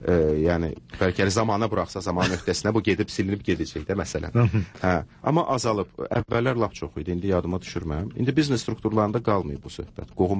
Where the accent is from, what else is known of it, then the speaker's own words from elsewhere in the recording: Baku, Azerbaijan; Ki, mən məsələn, Sovetskada doğulub böyümüşəm. Nə məhli olduğu məlumdur da.